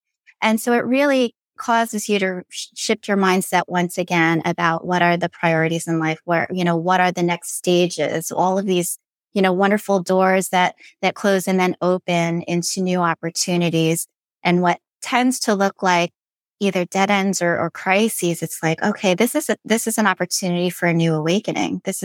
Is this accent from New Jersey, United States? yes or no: no; Long Island, New York, United States; moved away as an adult; now in Virginia, United States; I'm a Korean-American adoptee. And I was raised on Long Island in New York for a couple of decades and then made my way down to Virginia, DC